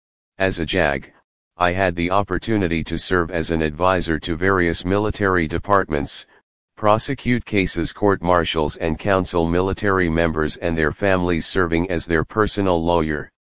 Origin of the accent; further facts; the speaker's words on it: Anderson, South Carolina, United States; born there; I was born in Anderson, South Carolina, the child of a Baptist pastor, who later joined the United States Navy when I was 5 years old.